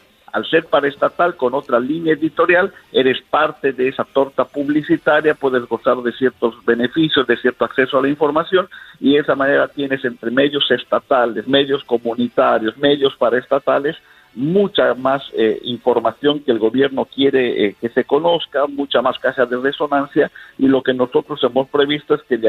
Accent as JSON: {"language": "Spanish", "country": "Bolivia", "said": "aquí tiene un servidor más desde la trinchera que nos toque desde Bolivia para hablar de lo que acontece en mi país"}